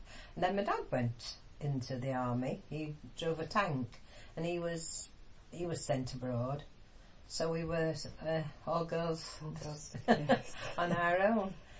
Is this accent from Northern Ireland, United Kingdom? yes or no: no; Sheffield, Yorkshire and the Humber, United Kingdom; Of Hillfoot Road, Totley. I was born on Leamount Road, when I was about two, we moved to Shrewsbury Terrace at Butts Hill